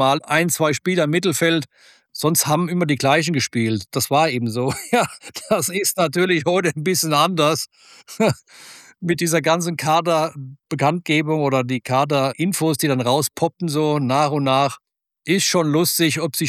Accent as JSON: {"language": "German", "town": "Frankfurt", "region": "Hesse", "country": "Germany", "said": "ich komme ja aus Frankfurt, das sind, glaube ich, 15 Kilometer bis zum Römer."}